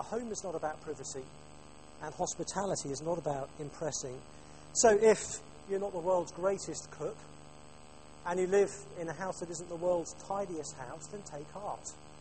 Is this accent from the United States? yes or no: no; United Kingdom; And the other thing we need to tell ourselves if we're British is that hospitality is not about impressing people.